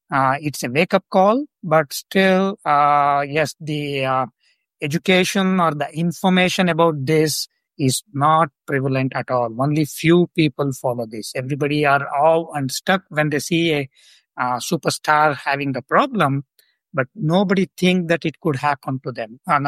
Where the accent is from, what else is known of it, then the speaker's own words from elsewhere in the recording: South India, India; and being South Indian, please everybody wake up.